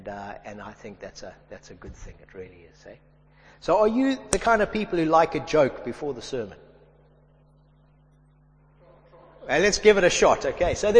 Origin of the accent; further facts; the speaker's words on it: Zimbabwe; I grew up in Zimbabwe and we used to go white water rafting on the Zambezi River.